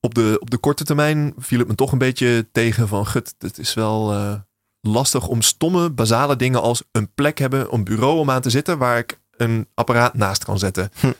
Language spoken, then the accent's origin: Dutch; Netherlands; now in San Francisco, United States; Ik ben Nederlander. Ja. Waarom zitten wij in godesnaam in San Francisco?